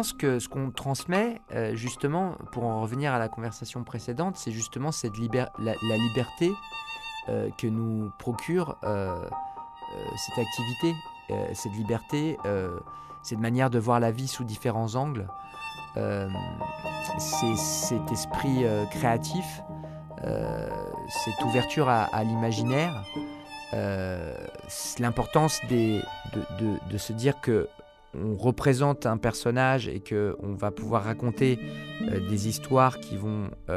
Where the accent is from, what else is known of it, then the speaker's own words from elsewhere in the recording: Chile; Et qui savent que, bon, ben oui, ben, on vient du Chili